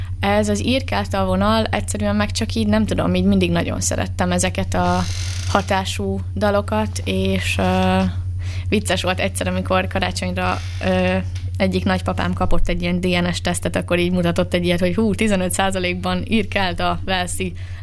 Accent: Borsod-Abaúj-Zemplén, Hungary; mezőkövesdi vagyok, akkor így szembesítenek is vele, hogy hát igen, a téj betűidről hallatszik, és én meg így, yes, igen, én matyó vagyok.

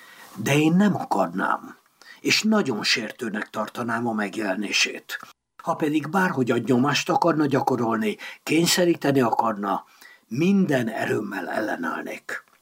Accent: Hungary; A magyarországi kultúrában, ahol én felnőttem

